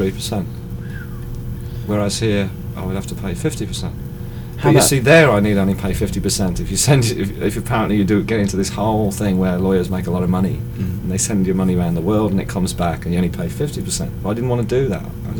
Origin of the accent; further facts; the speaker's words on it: England, United Kingdom; now in New York, United States; I mean, I'm English born and bred, and I shall go back to England sometime